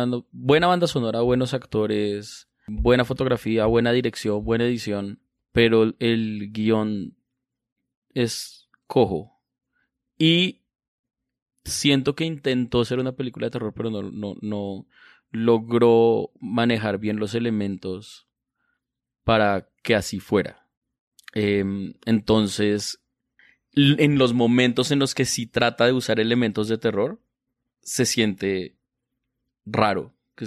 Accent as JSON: {"language": "Spanish", "region": "Bogotá", "country": "Colombia", "said": "Que los rolos decimos así"}